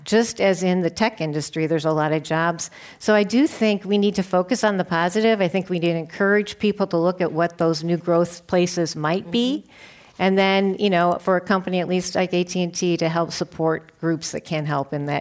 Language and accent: English; Midwest, United States; I came from the Midwest, and believe me, I enjoy living here.